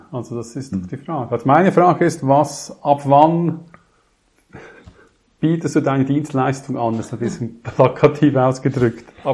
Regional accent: Switzerland; weil ich als Schweizer kenne das, dass man das auch machen kann

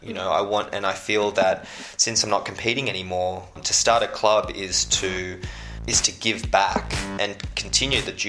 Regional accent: Australia; it's tough being an Australian judoka, but it's also made me the person that I am today

